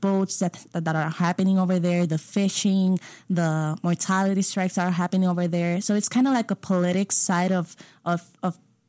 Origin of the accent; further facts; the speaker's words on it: Puerto Rico; since I'm from Puerto Rico and fishing, it's like a thing over there as well.